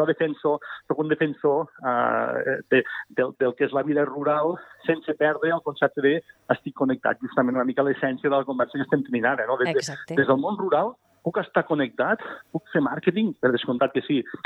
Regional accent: Lleida, Catalonia, Spain; jo que soc de Lleida sempre hi ha hagut una mica l'essència de criticar molt

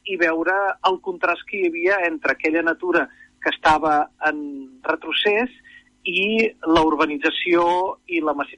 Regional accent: Sant Celoni, Catalonia, Spain; Jo soc de Sant Celoni, tot i que puntualment vaig néixer a l'Hospital de Granollers, tota la vida he viscut a Sant Celoni, i Sant Celoni, al peu d'una autopista, està just al mig de dos parcs naturals, el Parc Natural del Montnegre Corredor i el Parc Natural del Montseny.

